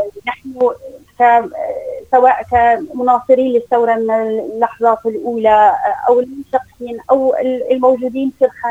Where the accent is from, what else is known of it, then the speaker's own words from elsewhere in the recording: Syria; كسوريين عاشوا الويلات، وخصوصا بالسنوات الأخيرة، سنوات 14 الأخيرة بعد انطلاق الثورة